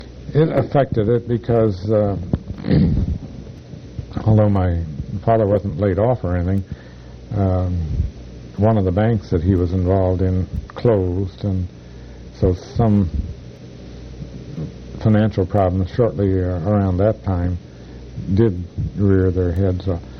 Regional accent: Harrisburg, Pennsylvania, United States; I'd had a chemistry set as a growing up in Harrisburg

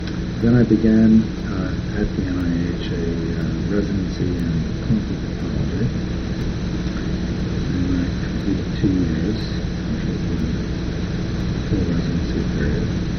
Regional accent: Bayonne, New Jersey, United States; also born or lived in New York City; I was born in New York City, and I went to public schools, graduated from high school in Bayonne, New Jersey, Bayonne High School.

